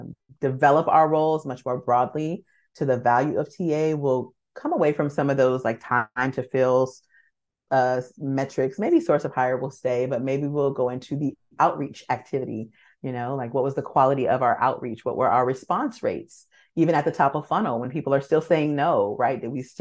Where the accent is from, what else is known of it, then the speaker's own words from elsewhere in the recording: Los Angeles, California, United States; now in Vancouver, Canada; And I am from Los Angeles, California, living here in Vancouver, British Columbia now.